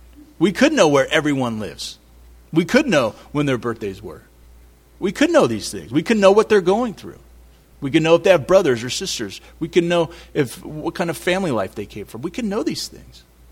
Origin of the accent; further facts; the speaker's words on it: Healdsburg, California, United States; Well, I came from Healdsburg, so Healdsburg's up there